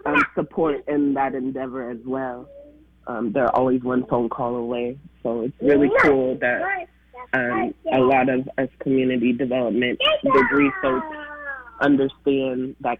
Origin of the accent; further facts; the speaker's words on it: Portland, Oregon, United States; And I was raised around people and connecting to people. I'm born and raised in Portland.